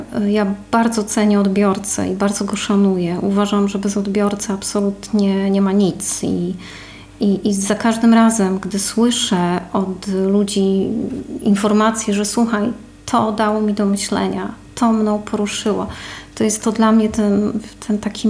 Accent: Warmian-Masurian Voivodeship, Poland; born there; urodziłam się tu na Warmii i jest to moja taka mała ojczyzna, która towarzyszy mi w tej mojej podróży nieustannie.

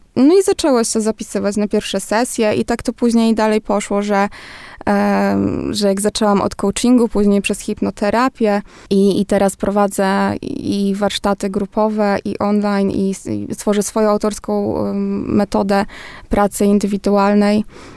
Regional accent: Ireland; also born or lived in Poland; ja urodziłam się w Polsce, ale wychowałam się w Irlandii.

